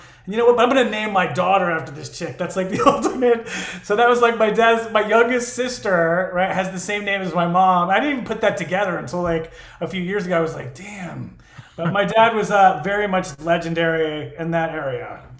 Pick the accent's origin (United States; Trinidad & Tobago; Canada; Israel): United States; Tampa, Florida; I'm from Florida. Sorry about that, by the way. So I grew up in Tampa, right?